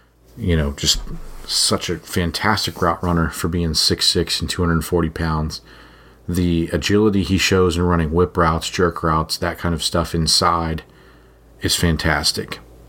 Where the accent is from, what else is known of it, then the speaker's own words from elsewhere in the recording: Cincinnati, Ohio, United States; And then number five is a guy from my hometown of Cincinnati, Ohio.